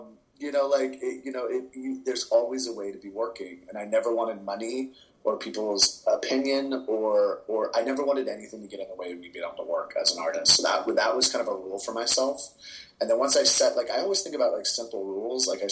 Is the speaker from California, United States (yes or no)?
yes; California, United States; I grew up in the Bay Area theater community